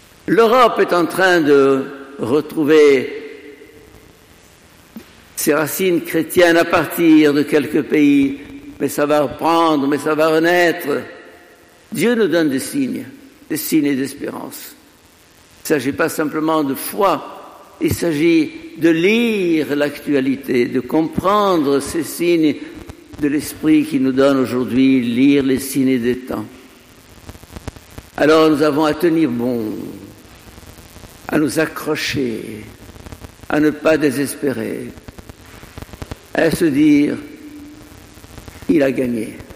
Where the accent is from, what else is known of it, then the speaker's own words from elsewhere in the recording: Egypt; Nous la connaissons chez nous en Égypte et dans tout le Proche-Orient.